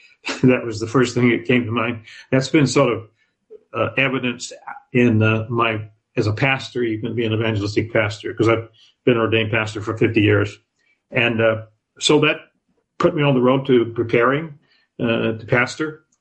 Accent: Mississippi, United States; Well, I grew up in South Mississippi in the close to the Gulf Coast down there, and the church was the center of the community, Agricultural Baptist.

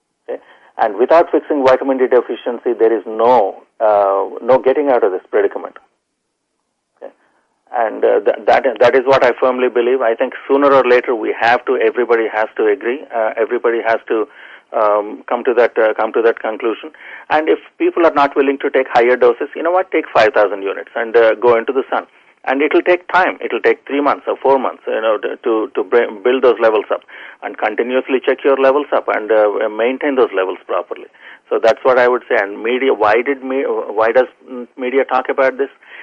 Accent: India; When I came from India, in India we have sun throughout the year.

